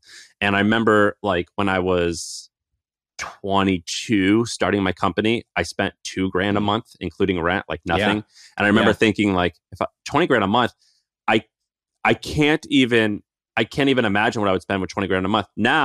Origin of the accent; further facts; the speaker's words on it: Missouri, United States; I grew up in Missouri. I grew up in a very normal household.